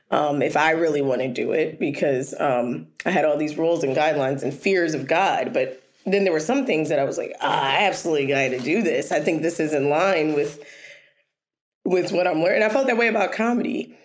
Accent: Philadelphia, Pennsylvania, United States; born there; I was born in West Philadelphia, trying not to sing the theme song.

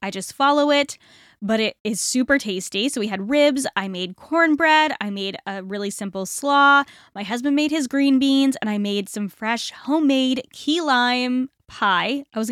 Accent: Northeast, United States; I am not Southern in any way, shape, or form. I am from the Northeast, but I love making barbecue sauce.

